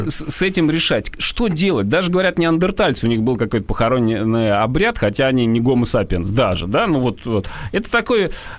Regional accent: Tambov, Tambov Oblast, Russia; а люди из глубинки, как из Тамбова, если в Москве редко бываем

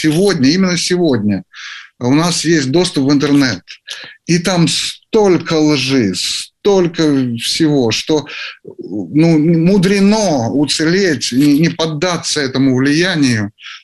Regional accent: Ukraine; also born or lived in Russia; Да, я вырос на Украине.

